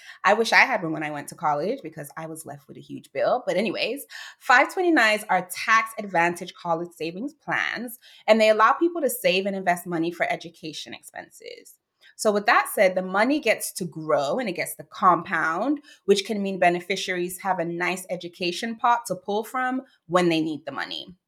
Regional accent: Florida, United States; I recently opened a second one in my home state, Florida

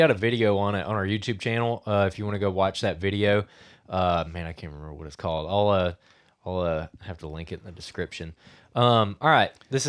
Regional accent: Alabama, United States; I'm from North Alabama, and I have only hunted the mountains.

